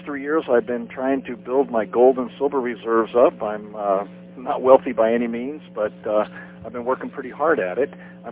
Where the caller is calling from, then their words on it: Spokane, Washington, United States; from Spokane.